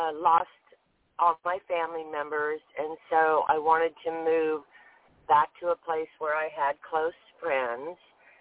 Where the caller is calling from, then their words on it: Georgia, United States; Good morning. … calling from Georgia.